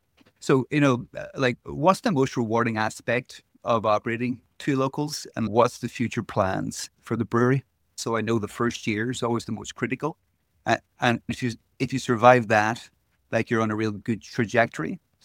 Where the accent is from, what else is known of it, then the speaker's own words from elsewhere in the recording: Ireland; Well, I'm from Ireland, so I'm always fascinated with the immigrant story.